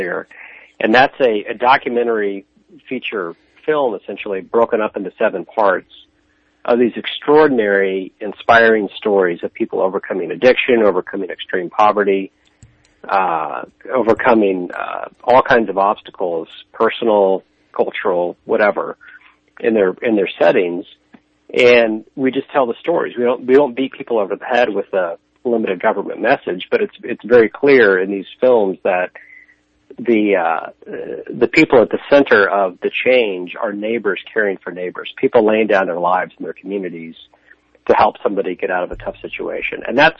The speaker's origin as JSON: {"language": "English", "town": "Kansas City", "region": "Missouri", "country": "United States", "said": "I'm from Kansas City originally, so I'm a Midwesterner and have traveled, lived overseas."}